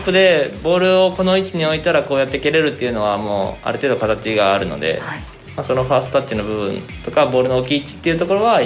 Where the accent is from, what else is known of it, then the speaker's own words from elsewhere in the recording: Gunma, Japan; 群馬育ちなんでちょっと似た部分もあるし